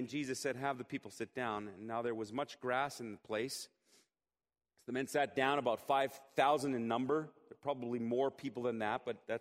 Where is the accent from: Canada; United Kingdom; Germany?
Germany; You know, growing up in Germany, there were times when we would have lots of company, and you know, mom and dad being on a missionary salary, it was tight at times.